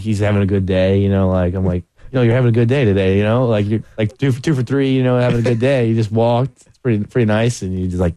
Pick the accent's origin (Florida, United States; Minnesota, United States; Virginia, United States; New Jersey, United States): Florida, United States; Tampa; Oh, yeah, for sure. Yeah, I'm a Rays fan because I grew up in Tampa. I'm Rays, Lightning, Bucks fan.